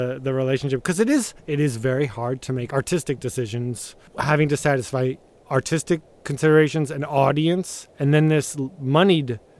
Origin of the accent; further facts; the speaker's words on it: New Hampshire, United States; Monadnock Music, which is in my hometown where I grew up.